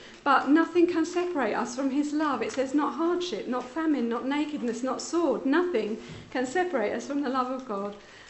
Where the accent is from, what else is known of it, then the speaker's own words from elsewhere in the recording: London, United Kingdom; born there; I'm female. And I was born in London, which makes me English.